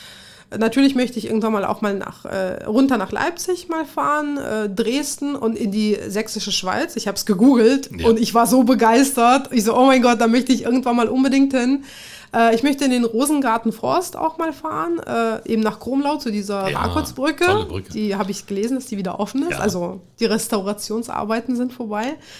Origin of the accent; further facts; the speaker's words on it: Kazakhstan; also born or lived in Tajikistan; now in Germany; Ich bin in Tadschikistan geboren. Dann gab es dort ja einen 5-jährigen Bürgerkrieg. In der Zeit sind wir nach Kasachstan gefahren und ich bin dort quasi mit aufgewachsen. Und im Jahr 2000 sind wir als Spätaussiedler nach Deutschland gekommen. Also weil meine Großeltern sind jeweils deutsch.